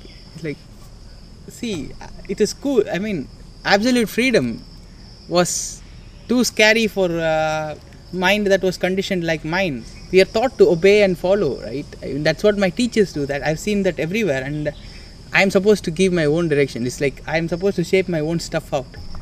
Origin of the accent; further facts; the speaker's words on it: Chennai, Tamil Nadu, India; I was brought up and raised in Chennai.